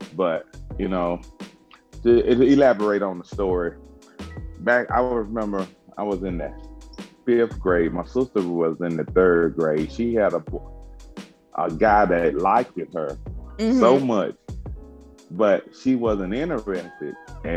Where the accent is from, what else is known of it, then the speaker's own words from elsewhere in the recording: Mississippi, United States; growing up in Mississippi, you know, back then things was hard.